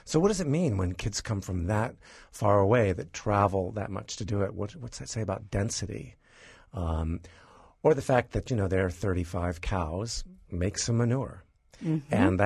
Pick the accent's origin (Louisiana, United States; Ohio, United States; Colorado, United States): Ohio, United States; Columbus; I grew up in Columbus.